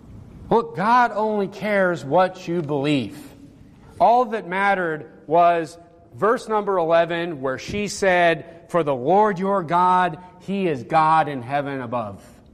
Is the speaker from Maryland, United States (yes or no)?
no; North Dakota, United States; I grew up in Nowhereville, North Dakota.